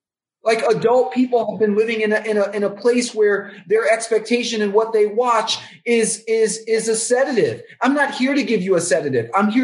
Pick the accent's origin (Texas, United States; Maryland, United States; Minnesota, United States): Texas, United States; my partner who happens to be white from Connecticut and I'm Black from Texas